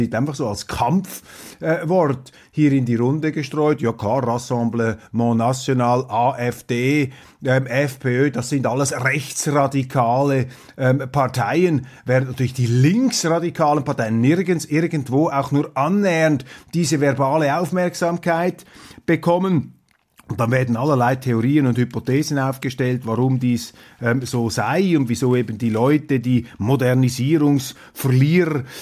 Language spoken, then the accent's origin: German; Switzerland; Das dürfen wir uns als Schweizer nicht bieten lassen, sage ich Ihnen.